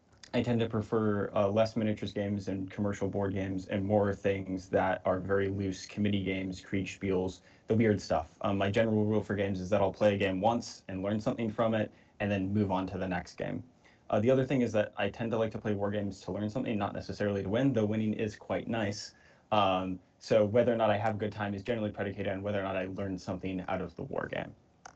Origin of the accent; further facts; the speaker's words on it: Midwest, United States; I'm an American from the Midwest. I'm 23 years old.